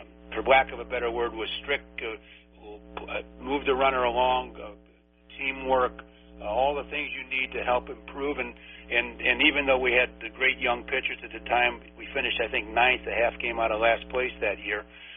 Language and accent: English; St. Louis, Missouri, United States; Well, I came from a pretty good-sized city. I grew up in St. Louis, and Cincinnati, of course, spending years there was a good-sized city, but certainly not the size of New York.